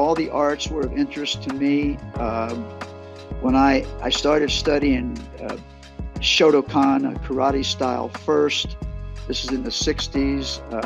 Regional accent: Washington, District of Columbia, United States; Well, I grew up in Washington, D.C.

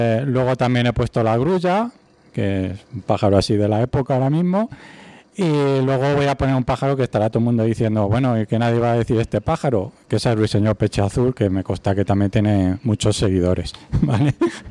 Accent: Toledo, Castilla-La Mancha, Spain; de Toledo, soy informático

